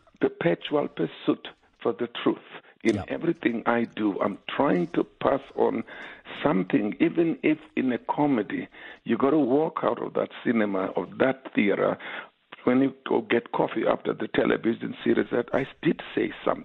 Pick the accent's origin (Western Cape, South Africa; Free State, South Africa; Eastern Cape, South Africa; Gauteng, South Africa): Eastern Cape, South Africa; New Brighton; And then we grew up in New Brighton and graduated.